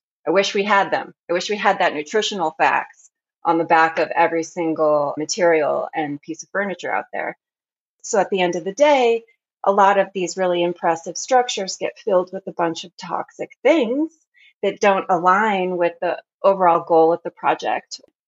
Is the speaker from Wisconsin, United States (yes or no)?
no; Arizona, United States; born there; also born or lived in France; now in Oregon, United States; I am living currently in Oregon, but I was born in Arizona. And in between those two states, I lived in France for a period of time.